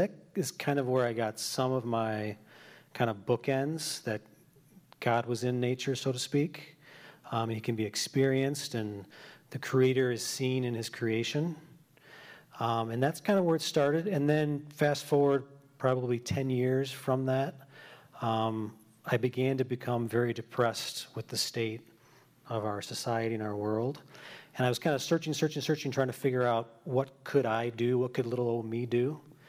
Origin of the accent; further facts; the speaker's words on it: Evanston, Illinois, United States; also born or lived in New Mexico; I used to live out west in New Mexico for a number of years, and that was the first time, being born and raised in Evanston, basically